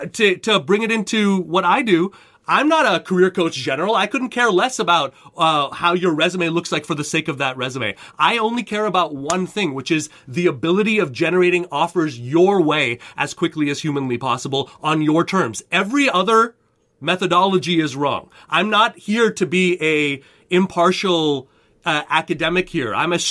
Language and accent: English; Canada; now in United States; Really, I'm a Canadian, man. I became a U.S. citizen this year after living and paying taxes here since 2006, starting my family.